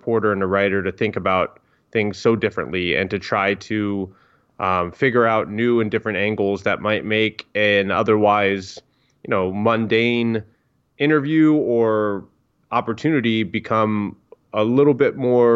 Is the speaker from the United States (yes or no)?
yes; Virginia, United States; I grew up in Northern Virginia.